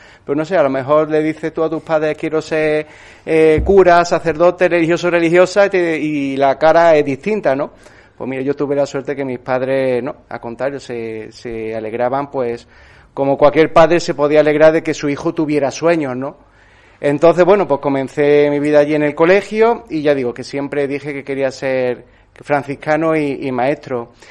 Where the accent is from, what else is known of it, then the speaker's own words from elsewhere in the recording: Córdoba, Andalusia, Spain; Yo soy de Córdoba, soy el menor de cuatro hermanos